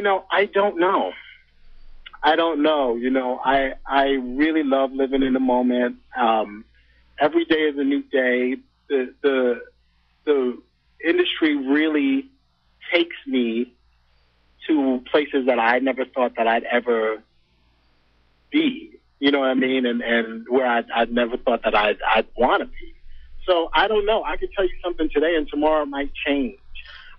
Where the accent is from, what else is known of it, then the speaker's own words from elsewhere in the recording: New York City, New York, United States; A poor kid from the South Bronx of New York City gets to see his name on the screen after the Star Wars sign.